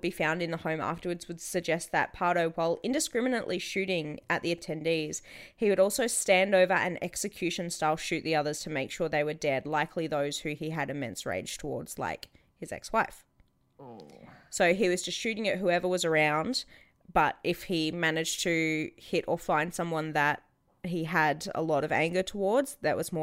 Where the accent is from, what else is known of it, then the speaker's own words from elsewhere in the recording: Australia; I'm sorry. I'm Australian and uncultured.